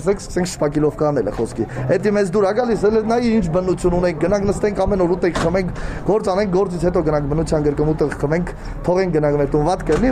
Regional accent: Dilijan, Tavush, Armenia; moved away; Ես եկել եմ Դիլիջանից, գնում ենք Ռուսաստան, բոլորս էլ արտագաղթում ենք, որովհետև աշխատանք չկա

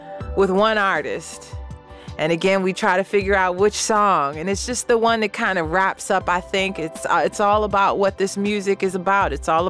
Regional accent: Detroit, Michigan, United States; born there; From where I was born in Detroit, Michigan, to wherever you are, this is in fact what it is all about.

